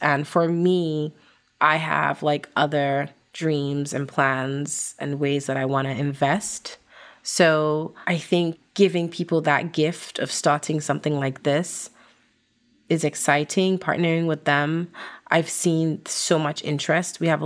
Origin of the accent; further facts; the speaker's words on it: London, United Kingdom; So we're going to London with our family. That's where I was actually raised. I was born in London, even though my accent does not sound like it.